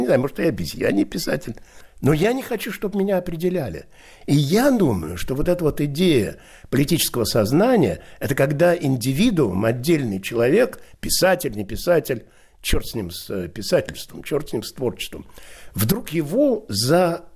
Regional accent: Moscow, Russia; born there; Я родился в Москве, в Марьиной Роще.

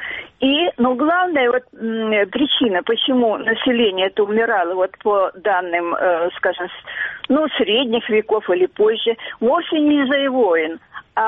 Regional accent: Russky Island, Primorsky Krai, Russia; born there; я родилась в России, кстати, на военно-морской базе тоже, на острове Русский, в военно-морском госпитале, где мой отец был начальником хирургии.

